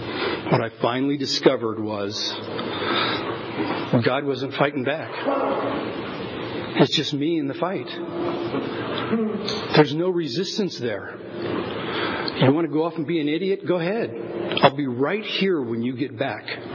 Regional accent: Avondale, California, United States; I'm a boy from Avondale. So I am.

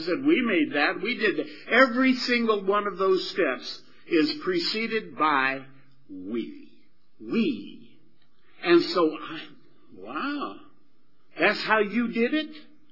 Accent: Texas, United States; I said, "Willie, I'm from Texas too, man."

